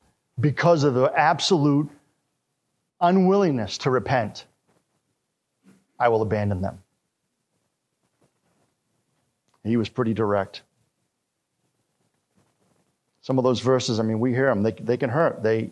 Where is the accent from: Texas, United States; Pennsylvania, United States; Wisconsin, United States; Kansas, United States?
Wisconsin, United States; And in my hometown in Wisconsin, there was one, that's where I first started going to church.